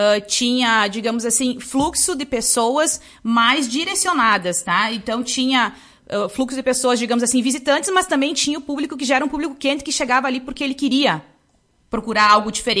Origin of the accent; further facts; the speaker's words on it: Lagoa Vermelha, Rio Grande do Sul, Brazil; A gente, não, somos de Lagoa Vermelha.